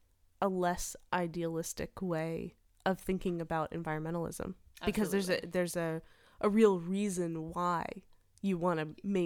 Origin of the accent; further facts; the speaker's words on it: Tallahassee, Florida, United States; now in Lafayette, United States; We grew up in Tallahassee, Florida.